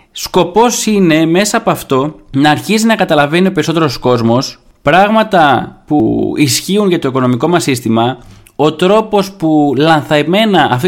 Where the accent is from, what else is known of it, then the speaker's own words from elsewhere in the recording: Thessaloniki, Central Macedonia, Greece; Έτσι, είμαι Θεσσαλονικιός, άρα είμαι στους Θεσσαλονικιούς.